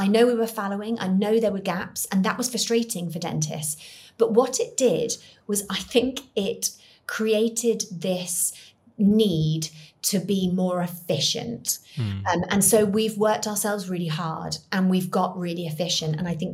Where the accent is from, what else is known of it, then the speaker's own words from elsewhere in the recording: United Kingdom; In general, I think, being British, we do it.